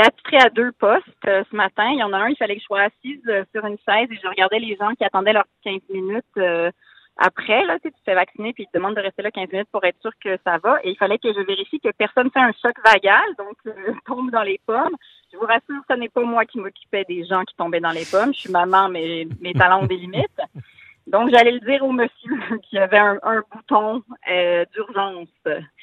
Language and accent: French; Montreal, Quebec, Canada; Je suis montréalaise jusqu'au bout des ongles.